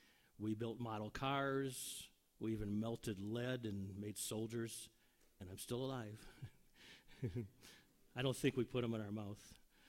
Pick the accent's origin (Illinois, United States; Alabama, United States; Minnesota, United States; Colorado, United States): Illinois, United States; Waukegan; born there; I was born right here in Waukegan, near what is called the downtown area, or used to be called the business district.